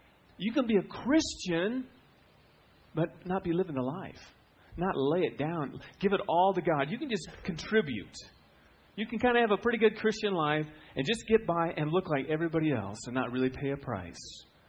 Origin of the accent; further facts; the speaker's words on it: Iowa, United States; You know what farmers have for breakfast? I'm from Iowa. I know this.